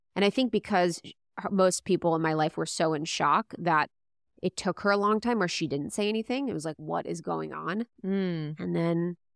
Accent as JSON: {"language": "English", "region": "Midwest", "country": "United States", "tie": "born or raised there", "said": "It's not, we're Catholic, we grew up in Midwest, you know, where these things."}